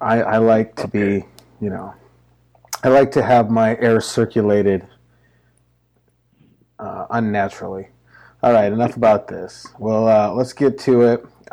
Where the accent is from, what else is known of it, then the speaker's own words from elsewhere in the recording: Montana, United States; I'm from Montana, got to drive 2 hours to get to anywhere.